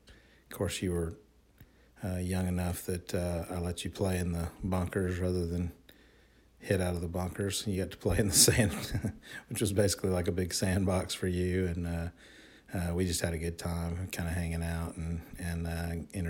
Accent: Huntsville, Alabama, United States; Yeah, I grew up in Huntsville, Alabama

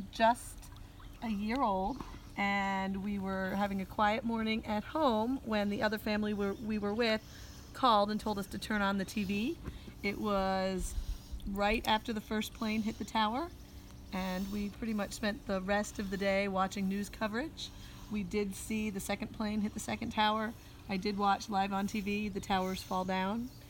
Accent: Allentown, Pennsylvania, United States; moved away as an adult; now in Syracuse, United States; I was born in Allentown, Pennsylvania in 1974. I grew up in the suburbs of Allentown, graduated, went to college to become an elementary school teacher, moved to Syracuse, New York, and have lived there ever since.

